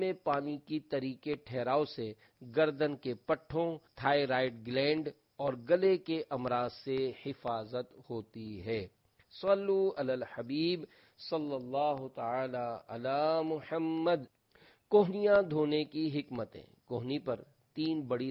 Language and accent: Urdu; Pakistan; میں نے جواب دیا، میں پاکستانی ہوں۔